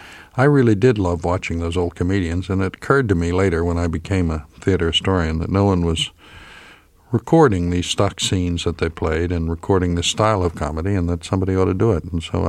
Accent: Philadelphia, Pennsylvania, United States; I grew up in Philadelphia.

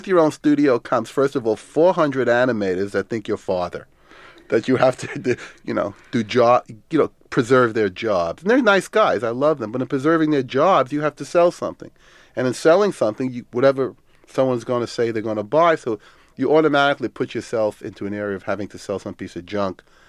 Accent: Brownsville, United States; the very many lives that I grew up with in Brownsville.

